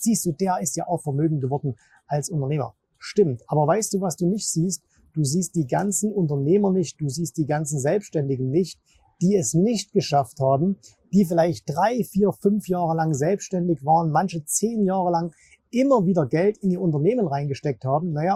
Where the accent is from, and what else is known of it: Zwickau, Saxony, Germany; born or raised there